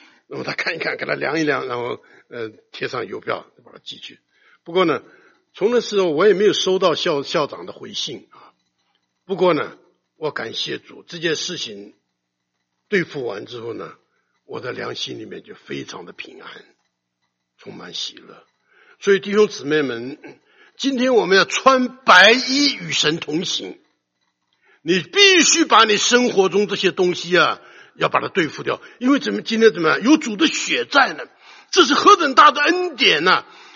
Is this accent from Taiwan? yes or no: yes; Taichung, Taiwan; also born or lived in Taipei; 后来我家就从台中搬到台北